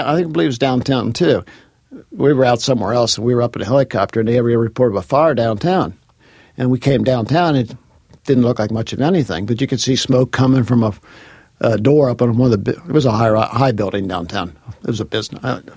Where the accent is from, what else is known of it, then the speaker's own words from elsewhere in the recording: Cincinnati, Ohio, United States; But I grew up in Cincinnati. I lived here all my life.